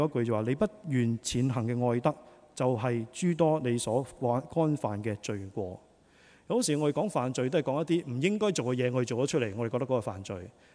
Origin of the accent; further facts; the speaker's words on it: Hong Kong; 可能我哋香港人咧就好蠱惑咧，就話係我支持你，精神上支持你